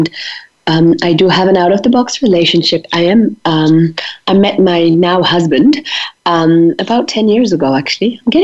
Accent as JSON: {"language": "English", "country": "India", "said": "I'm Indian and he's from West Africa, so the combination is also rare."}